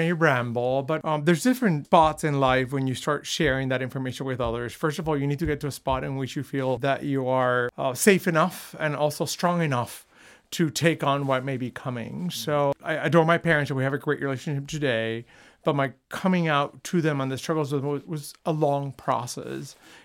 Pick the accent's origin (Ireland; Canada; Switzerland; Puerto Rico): Puerto Rico; I grew up in Puerto Rico, and I went to an all-boys Catholic high school.